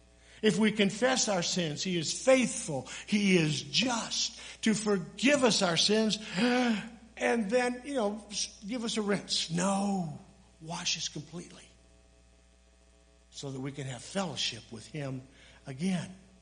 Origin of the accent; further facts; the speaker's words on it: Kalamazoo, Michigan, United States; I said, no, I was from Kalamazoo, Michigan.